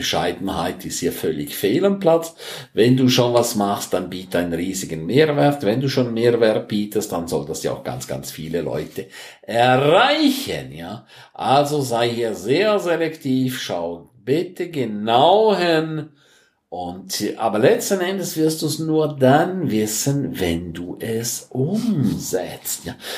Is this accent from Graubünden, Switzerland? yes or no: yes; St. Moritz, Graubünden, Switzerland; ich bin in meiner Heimat in St. Moritz